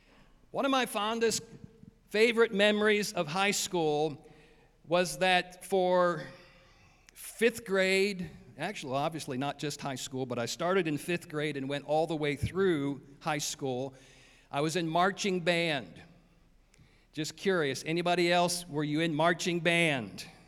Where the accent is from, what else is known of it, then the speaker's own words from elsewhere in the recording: Ohio, United States; Oh, yeah, I grew up in Ohio, and I marched not in a band that big